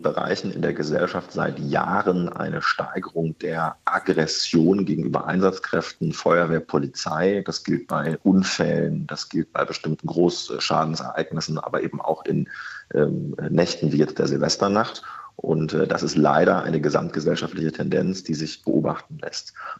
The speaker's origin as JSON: {"language": "German", "region": "Lower Saxony", "country": "Germany", "said": "Ich komme ja aus Niedersachsen, in Göttingen, in Lüneburg, in Goslar, in anderen großen Städten."}